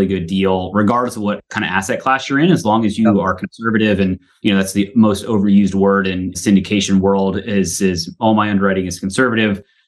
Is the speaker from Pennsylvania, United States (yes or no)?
yes; Pennsylvania, United States; moved away; I grew up in Pennsylvania. So I grew up in the Northeast.